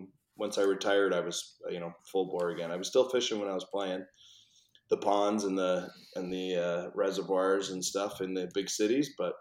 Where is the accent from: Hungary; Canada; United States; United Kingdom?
Canada; Oshawa, Ontario; I grew up in Oshawa, and the Kawartha Lakes are there, and cottages